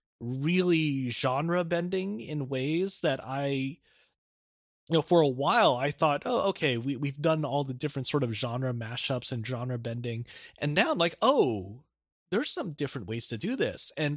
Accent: Philippines; or even me who had some experience growing up in the Philippines.

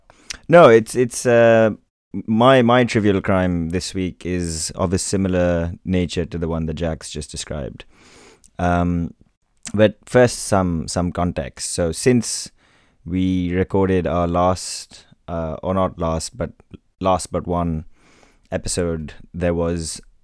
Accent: India; now in United Kingdom; Some of our more attentive listeners will have cleverly deduced that I am from India, where it can get quite hot.

